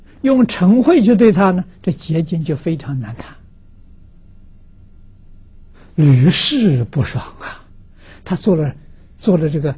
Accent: China; 我们中国人讲缺德，最重要的第一德了

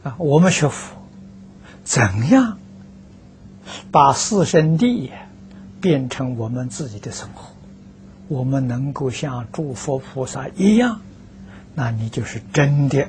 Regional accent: China; 我们中国人习惯了说虚岁，释迦牟尼佛80岁圆寂的啊。

